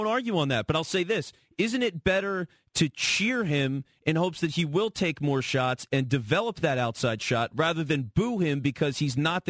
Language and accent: English; Pennsylvania, United States; I'm from here. I'm from Delco. I'm born and raised in Delco.